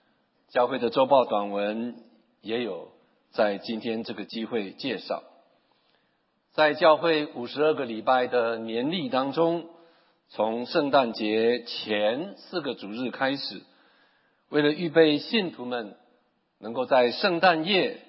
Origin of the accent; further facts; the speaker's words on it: China; 我们中国人不论是讲到老天爷或者是上天，如果要来帮助我这个在地上挣扎的人